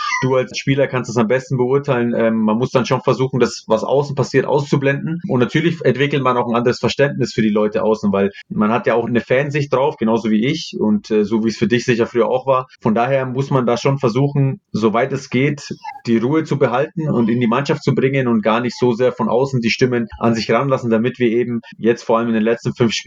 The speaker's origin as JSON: {"language": "German", "country": "Italy", "lives_now": "Germany", "said": "Wenn ich jetzt mein Heimatland betrachte, wo der Unterschied zwischen Nord und Süd extrem ist"}